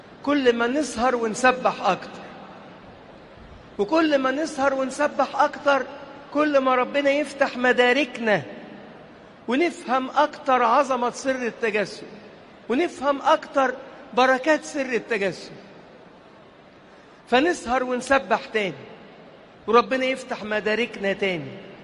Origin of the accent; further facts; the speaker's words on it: Asyut, Asyut Governorate, Egypt; ناس كتير عندنا في أسيوط وغير أسيوط بيسهروا كل ليلة